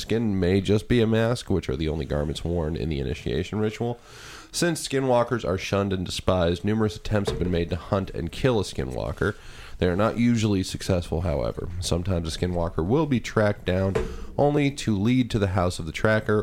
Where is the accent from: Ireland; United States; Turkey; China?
Ireland; Hey, easy there, fucker. I'm Irish.